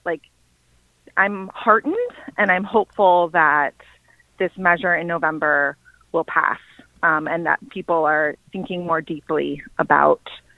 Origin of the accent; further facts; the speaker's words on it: Yellow Springs, Ohio, United States; So I grew up in Greene County in Yellow Springs, Ohio, which is similar to Athens, Ohio, where I went to college.